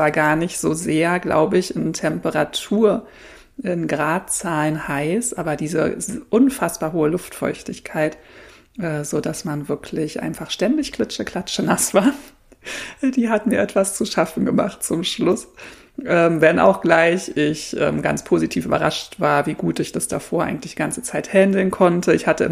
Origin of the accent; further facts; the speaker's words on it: Berlin, Germany; Ich sitze hier mit Wollsocken und warm eingekuschelt im Wohnzimmer meiner Mama in Berlin, meiner Heimat, wo ich geboren und aufgewachsen bin.